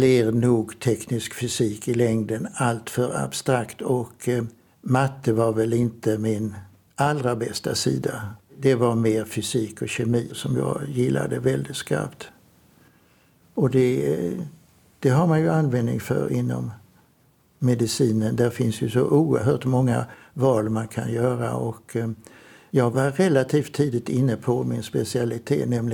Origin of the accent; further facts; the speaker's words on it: Trelleborg, Skåne, Sweden; Vi var ett stort kompisgäng och jag är uppvuxen i Trelleborg, Söderslätt.